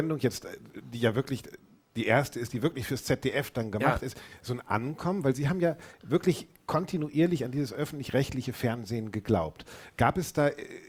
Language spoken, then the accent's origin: German; Bremen, Germany; Ich bin in Huckelriede zur Schule gegangen